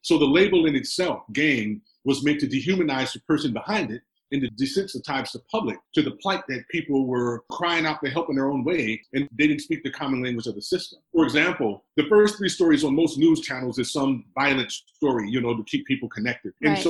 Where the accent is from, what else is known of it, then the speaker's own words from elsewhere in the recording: Watts, California, United States; I grew up in the Jordan Housing Projects in Watts